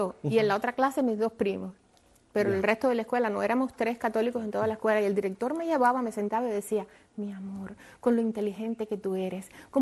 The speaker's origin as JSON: {"language": "Spanish", "country": "Cuba", "moved": "yes", "said": "Por favor, que yo ya me fui de Cuba."}